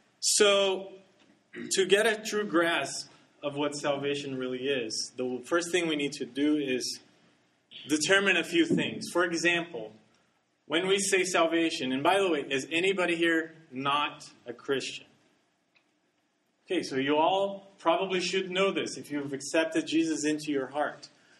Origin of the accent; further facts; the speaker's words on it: Brazil; now in United States; I grew up actually in Brazil. I'm not from here. My parents are from there, and we were born there. And I came here to Union, just to college, and stayed ever since, never left.